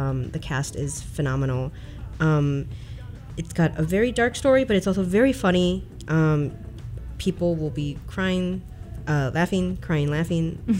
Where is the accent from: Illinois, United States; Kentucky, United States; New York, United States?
Illinois, United States; Chicago; again. And I am a first year MFA directing student. I am originally from Chicago, and I got my BFA in directing from the University of Illinois at Urbana-Champaign.